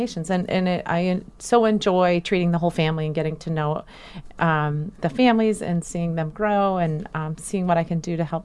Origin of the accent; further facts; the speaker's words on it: St. Paul, Minnesota, United States; I am originally from St. Paul, Minnesota. So I grew up in Minnesota.